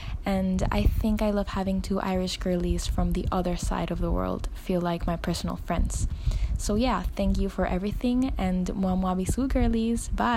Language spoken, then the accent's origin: English; Panama City, Panamá, Panama; I'm 21 years old. I'm from Panama City in Central America.